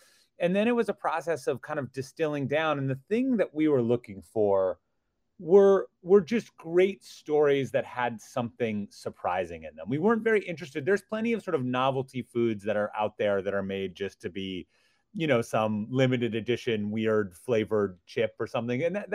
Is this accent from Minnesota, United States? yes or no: yes; Minnesota, United States; And I grew up in Minnesota